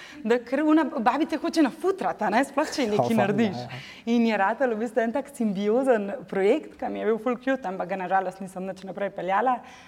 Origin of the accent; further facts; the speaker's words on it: Brod, Central Slovenia, Slovenia; Jaz sem iz Broda. Ko smo ravno prav ven iz Ljubljane